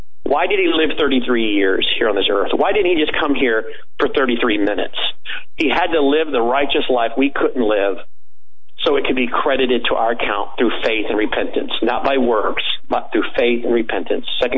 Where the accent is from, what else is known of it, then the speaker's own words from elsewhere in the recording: Washington, District of Columbia, United States; I spent 8 years growing up in Washington, D.C., and loved the whole patriotism thing and the military bands and the marches